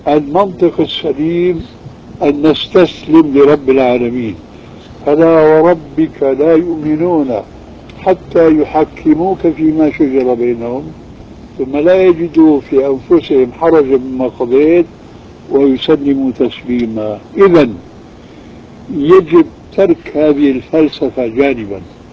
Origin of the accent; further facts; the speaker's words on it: Syria; نحن نسميهم عندنا في سوريا بالكفوف.